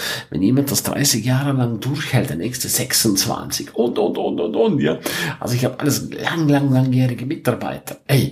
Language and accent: German; Graubünden, Switzerland; first language Romansh; German is a second language; wenn ich dann öfters in der Schweiz bin oder auch in meiner Muttersprache spreche, Rätoromanisch, dann passiert es mir schon ab und zu, dass dass dann Hochdeutsch da plötzlich so ein bisschen in den Hintergrund gerät